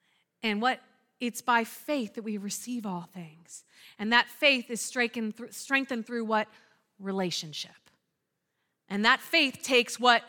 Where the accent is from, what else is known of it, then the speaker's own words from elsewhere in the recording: United States; we Americans, I'm an American. I'm proud to be American.